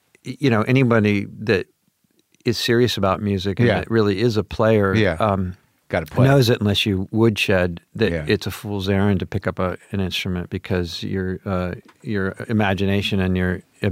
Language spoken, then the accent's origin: English; Portland, Oregon, United States; also born or lived in Pomona, California; I grew up in Portland, Oregon.